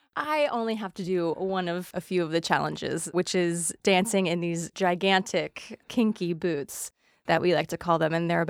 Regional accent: Delhi, Ohio, United States; Yes, I am from Delhi originally, West Side.

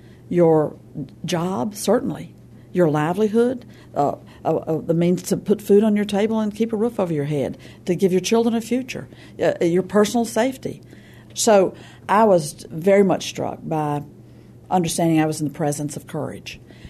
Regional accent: Virginia, United States; I saw marchers from Danville, Virginia, and I immediately approached them. That was my home state.

